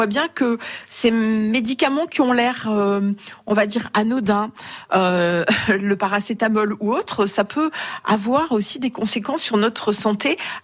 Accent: France; Comment vous expliquez que chez nous en France, même si on n'est pas les champions du monde

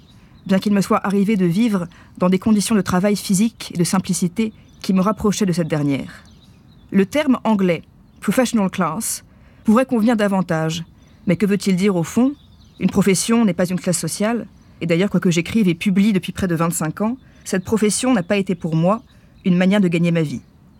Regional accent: France; also born or lived in Belgium; Je suis française de naissance, bien que née par hasard à l'étranger, en Belgique, que j'ai quittée 8 jours après ma naissance. J'ai acquis en 1947 la nationalité américaine, mais suis restée totalement française d'habitude et de culture.

